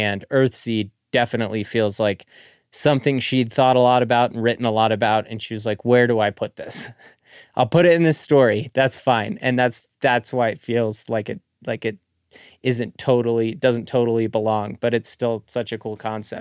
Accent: United States; as an American, you know, it was like, I think the realism, the how realistic she made the world and she made the future America seem

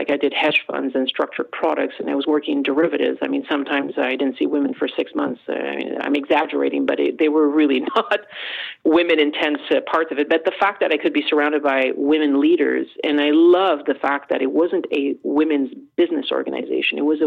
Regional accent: Canada; when I say that I come from Canada, people's eyes light up.

